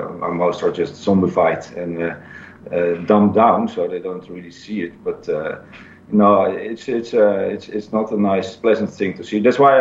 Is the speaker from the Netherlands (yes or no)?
yes; Netherlands; now in France; So yeah, I'm living here most of the time, and but I'm originally from Holland.